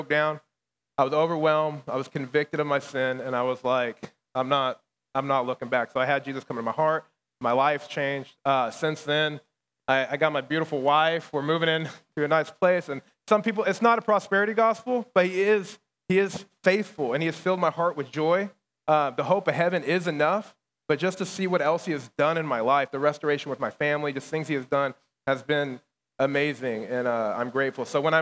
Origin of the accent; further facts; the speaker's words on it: Bakersfield, California, United States; So I was raised up in Bakersfield, California.